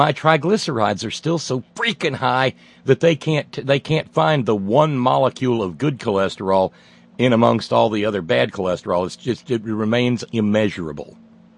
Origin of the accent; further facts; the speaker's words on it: Appalachia, United States; I'm a hillbilly. I'm an Appalachian. I'm Southern.